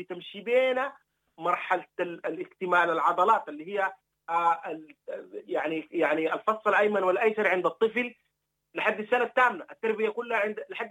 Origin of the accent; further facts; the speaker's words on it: Sudan; أنا مفترض أتكلم كلام علمي لكن مرات بتكلم عن ألمي أنا كمواطن سوداني